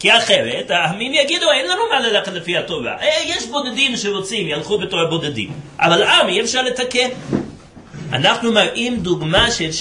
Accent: United States; now in Israel; גדלתי באמריקה. אתם לא מתארים לעצמכם כמה האמריקאים הם לאומיים.

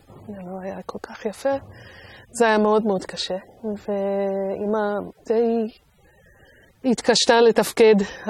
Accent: Brookline, Massachusetts, United States; ממש לא. אני גדלתי בפרוור של בוסטון.

